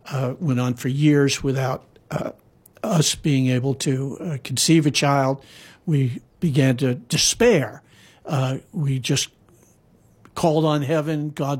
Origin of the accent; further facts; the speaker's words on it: Hawaii, United States; Well, that was of interest to me because growing up in Hawaii, I never heard of it, never knew anything about it